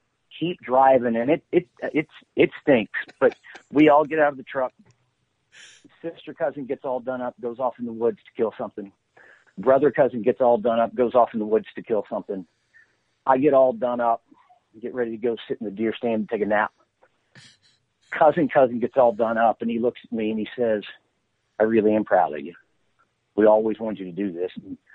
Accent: Louisiana, United States; also born or lived in Arkansas; I was born in Arkansas. We've got a farm there, and I grew up a lot in North Louisiana, and that ugly part of the world they call the Arklatex.

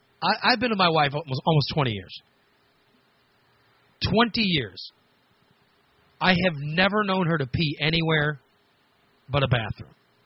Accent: Gillespie, Illinois, United States; When I was young, I remember being on dates. And the dates, growing up in Gillespie, Illinois, the dates would consist of, you basically pick up the girl that you're with.

